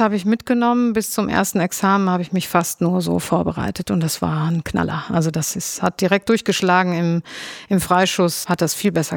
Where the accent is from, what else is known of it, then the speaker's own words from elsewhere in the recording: North Rhine-Westphalia, Germany; ich komme ursprünglich aus Ostostwestfalen, aus einem kleinen Dorf in der Nähe von Paderborn.